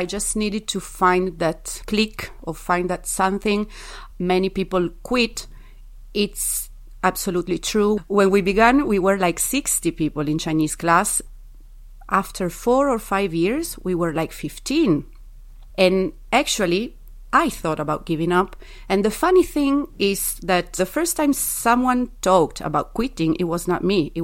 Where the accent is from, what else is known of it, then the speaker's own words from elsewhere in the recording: Piedmont, Italy; English is a second language; I'm from Piemonte, which is a region of the northwestern part of Italy, so close to France. So many people studied French. And in the high school, I studied English, French, and German.